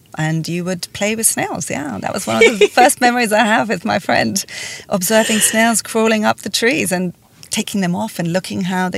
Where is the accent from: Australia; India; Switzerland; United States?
Switzerland; In Switzerland.